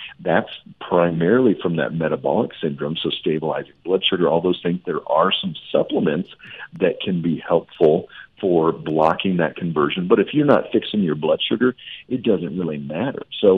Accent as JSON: {"language": "English", "region": "Nebraska", "country": "United States", "tie": "born or raised there", "said": "And, you know, I grew up in Nebraska, so the kids would go out and they would do the detasseling of the corn"}